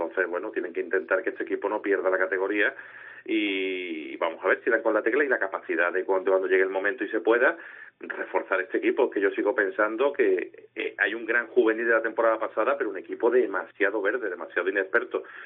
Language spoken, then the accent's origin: Spanish; Cádiz, Andalusia, Spain; soy gaditano, soy cadista, desde niño viendo al Cádiz